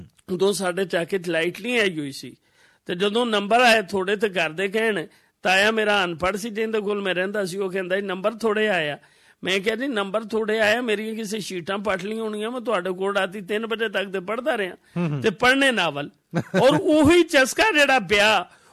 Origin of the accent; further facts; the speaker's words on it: Iqbal Nagar, Punjab, Pakistan; ਮੇਰੀ ਪੈਦਾਇਸ਼ ਹੈ ਜੀ 1 December 1966 ਦੀ, ਇਕਬਾਲ ਨਗਰ ਦੇ ਪਿੰਡ ਹੈ 1414 ਇਕਬਾਲ ਨਗਰ ਦੇ ਨਾਲ, ਜ਼ਿਲ੍ਹਾ ਮਿੰਡਕੁਮਰੀ ਸਾਹੀਵਾਲ, ਉੱਥੋਂ ਦਾ ਮੇਰਾ ਜੰਮਪਲ ਹੈ ਜੀ।